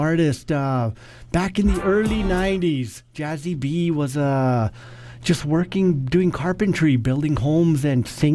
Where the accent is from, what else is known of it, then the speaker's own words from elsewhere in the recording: Edmonton, Alberta, Canada; now in Vancouver, Canada; my hometown of Edmonton.